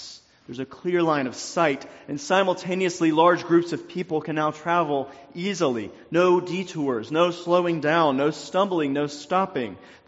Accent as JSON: {"language": "English", "region": "Louisiana", "country": "United States", "tie": "born or raised there", "said": "The highest point in my home state of Louisiana is called Mount Driscoll."}